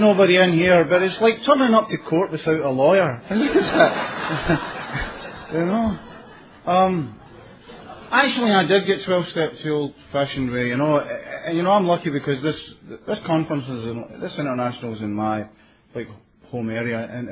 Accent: Glasgow, Scotland, United Kingdom; now in Canada; I came from Glasgow, Scotland originally

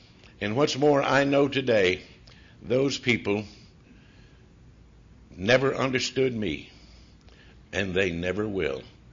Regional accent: Georgia, United States; But then I went off to college, only 40 miles from my hometown, to the metropolis then of Athens, Georgia.

